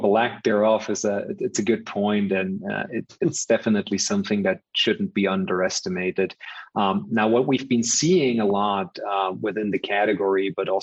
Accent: Germany; I'm originally from Germany

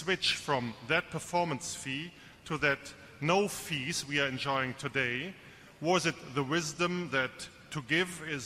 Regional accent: Bonn, North Rhine-Westphalia, Germany; English is a second language; from Bonn, Germany.

